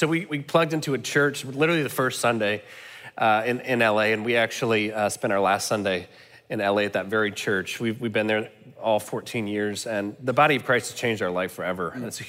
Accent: Montgomery, Alabama, United States; So I'm from Montgomery originally, and Catherine is from Athens, Georgia.

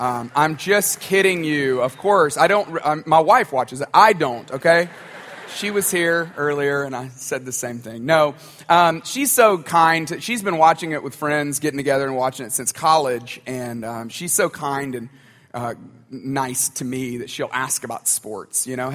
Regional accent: Tuscaloosa, Alabama, United States; I grew up in Tuscaloosa.

